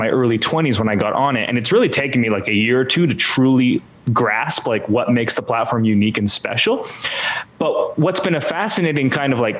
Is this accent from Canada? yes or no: yes; Canada; also born or lived in Edmonton; I am Canadian. I live in currently basically as far south as you can go in the country.